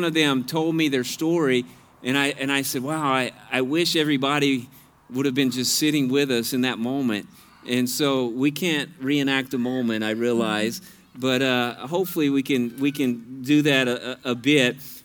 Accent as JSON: {"language": "English", "region": "Louisiana", "country": "United States", "said": "Now, I'm from Louisiana, and if we can have Hawaii up here, we can have some Cajun maybe at some point, too."}